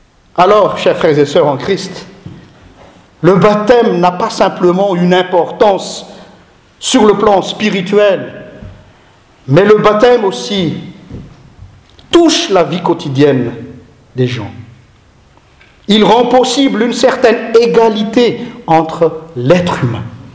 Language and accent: French; Madagascar; je suis d'abord chrétien. Et après, je suis malgache.